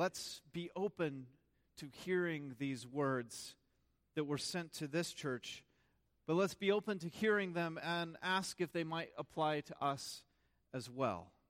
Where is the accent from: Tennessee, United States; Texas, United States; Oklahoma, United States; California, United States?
Oklahoma, United States; I grew up in the Bible Belt, like in Oklahoma, right? Revival sermons were pretty standard.